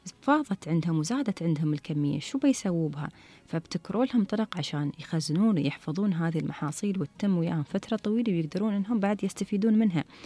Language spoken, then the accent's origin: Arabic; United Arab Emirates; ومن بدأ الاتحاد بدت مظاهر تطور الزراعة عندنا في الإمارات سنة 1971